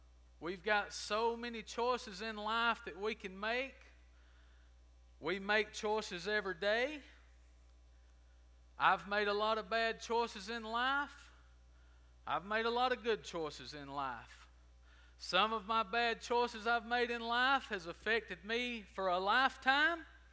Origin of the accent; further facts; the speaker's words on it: Pine Log, Georgia, United States; As Jim said, I grew up in Pine Log, just no country boy. We didn't have a high school, so wound up coming to Adairsville.